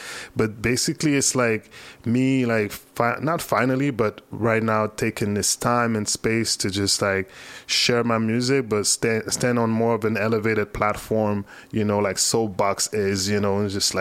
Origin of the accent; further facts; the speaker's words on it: Montreal, Quebec, Canada; born there; I was born in Montreal, my parents are from Haiti, you know, I'm from the second generation, the wave of the second generation who came here, my father came here first.